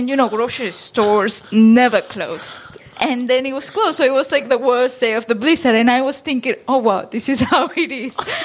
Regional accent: Andes, Venezuela; now in United States; I came in 2007, and I have been in the States for 12 years now. And I came originally because I come from the Andes in Venezuela.

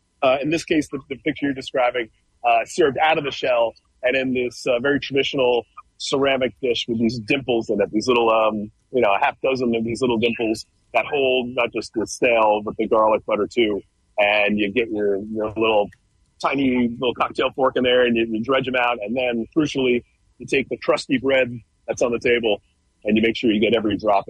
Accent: Louisiana, United States; Cajun Bites? I'm from Louisiana. Do you know about Cajun culture? Do you know what this is?

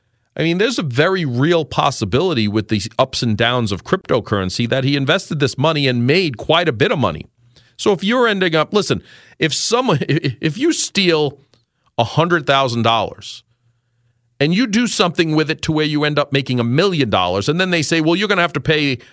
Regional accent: New York City, New York, United States; growing up in New York City, this was just part of the news every day in New York City.

